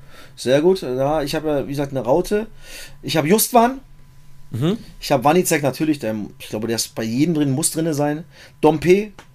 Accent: Cottbus, Brandenburg, Germany; born there; ich bin in Cottbus geboren.

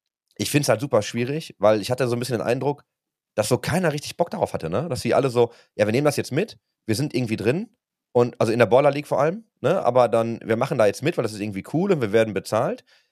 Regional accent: Germany; Also als Deutscher, der immer meckert, muss ich ja sagen.

